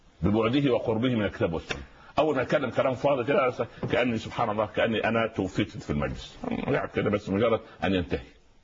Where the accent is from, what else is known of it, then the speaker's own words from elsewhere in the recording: Egypt; في المثل العامي عندنا في مصر يقول